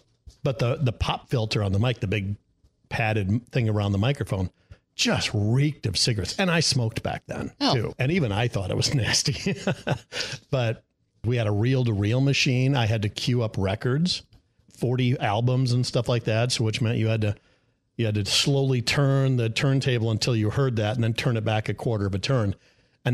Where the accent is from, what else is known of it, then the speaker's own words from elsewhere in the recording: Pierre, South Dakota, United States; way I could think to get started, because it was so expensive to live in Denver, was to go back to my hometown.